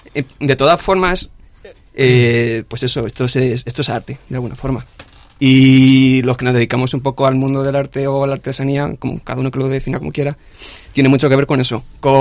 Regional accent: Campo de Criptana, Castilla-La Mancha, Spain; Sí, de Campo de Criptana. Y pues eso, me empezaron a encargar.

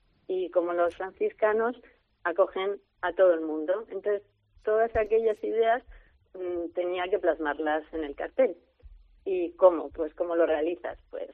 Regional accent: Lima, Peru; born there; En Perú, en Lima.

